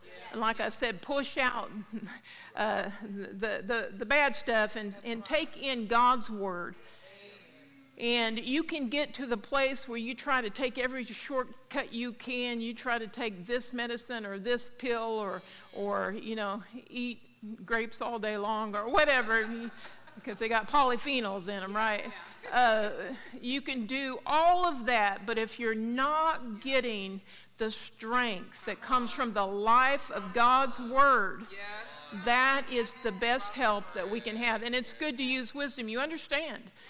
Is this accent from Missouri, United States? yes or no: yes; Kansas City, Missouri, United States; I grew up in the Kansas City area, so I am born and, you know, raised Kansas City.